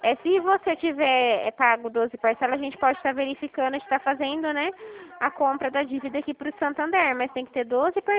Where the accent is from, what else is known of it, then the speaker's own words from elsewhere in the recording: São Paulo, Brazil; Eu sou de São Paulo.